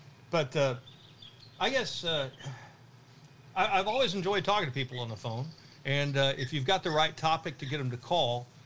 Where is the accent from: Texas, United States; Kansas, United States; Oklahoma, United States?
Oklahoma, United States; I'm not born here. I'm not from here. I'm from Oklahoma, and I want to get to know you people.